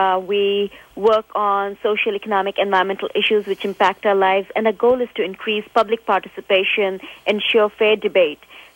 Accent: Kanpur, Uttar Pradesh, India; also born or lived in Delhi / Oxford; Kanpur is a small industrial town, which, I grew up there and went to college in Delhi.

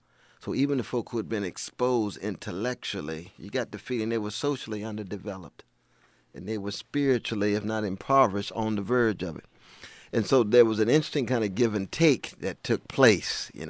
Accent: Sacramento, California, United States; And here I'm from Sacramento, California. I'm very kind of comfortable in my skin.

